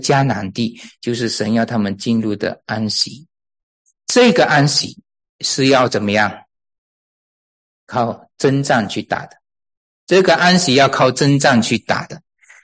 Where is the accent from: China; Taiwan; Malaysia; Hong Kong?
Malaysia; 我是马来西亚来的，在马来西亚有一个大考，大考才决定说我能不能上大学啊。